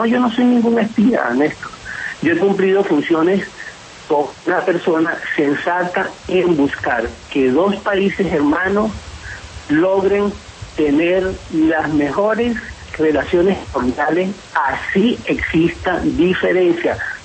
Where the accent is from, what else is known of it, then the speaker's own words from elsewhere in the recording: Venezuela; now in Colombia; como ciudadano venezolano viviendo, residiendo en Colombia, he respetado las instituciones en Colombia